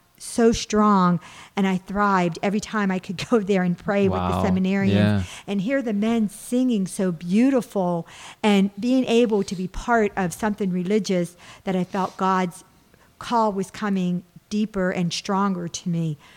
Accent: Mingo Junction, Ohio, United States; I grew up in Mingo Junction, Ohio, wow. in Steubenville.

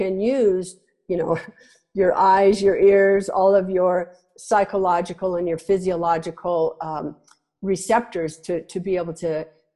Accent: Nebraska, United States; I grew up in Nebraska.

